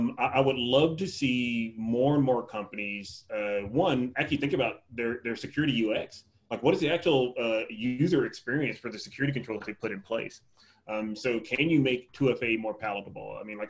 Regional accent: the South, United States; You know, I'm from the South, so I can talk forever.

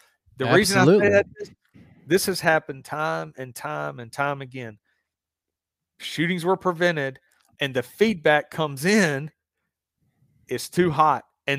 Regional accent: Southern United States, United States; So I grew up in the South, and you had the Klan that dominated the South.

